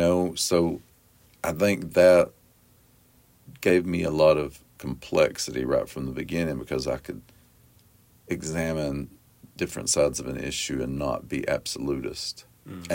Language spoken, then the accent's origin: English; Appalachia, United States; One is being Appalachian, one is growing up working class, and one is being LGBTQ.